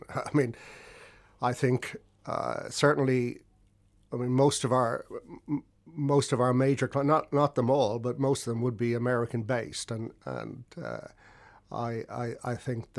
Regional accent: Dublin, Leinster, Ireland; Well, growing up in Artane, first of all, it was my memories of it, that it was a delightful place. It was a lovely, community.

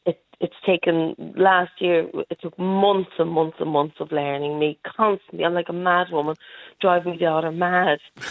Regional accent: Leinster, Ireland; accent: old-fashioned Liberties accent; Well, I have a very old-fashioned accent because the people in the Liberties do.

